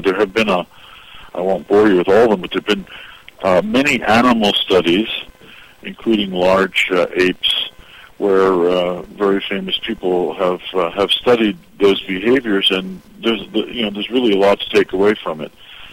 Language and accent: English; Philadelphia, Pennsylvania, United States; I'm from Philadelphia, so good thoughts usually coming out of Philadelphia would be my first comment.